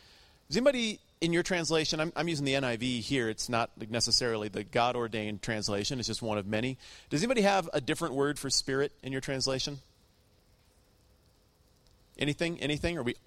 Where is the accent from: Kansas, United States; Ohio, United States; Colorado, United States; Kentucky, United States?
Colorado, United States; And being from, you know, family from Wyoming, growing up in Colorado, when I travel overseas, mountains don't impress me